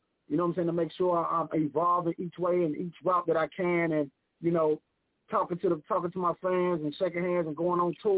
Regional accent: East St. Louis, Illinois, United States; I'm here from East St. Louis, Illinois. You know what I'm saying? Right by St. Louis

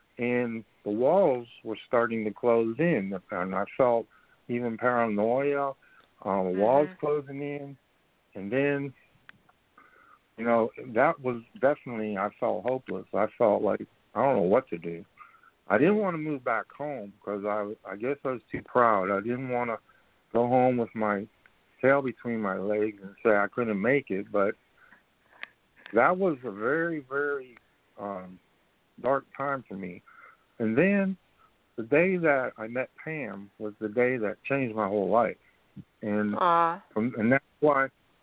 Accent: Pittsburgh, Pennsylvania, United States; moved away as an adult; now in Houston, United States; See, I came from Pittsburgh, me and two other buddies. We were best friends. We grew up together. We all moved to Houston to get jobs back in the 70s because there was no work in Pittsburgh.

